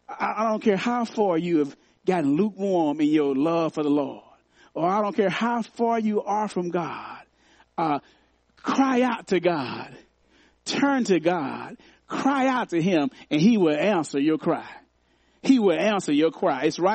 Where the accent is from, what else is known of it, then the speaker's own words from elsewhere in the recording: Arkansas, United States; Didn't even know what Chattanooga was. I'm from Arkansas. I'm from Southern Arkansas.